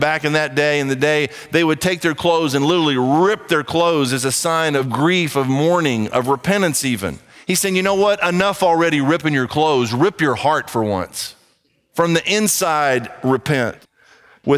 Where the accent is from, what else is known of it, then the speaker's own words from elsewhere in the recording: Brazil; And I grew up in Brazil, and down there they have ants that march literally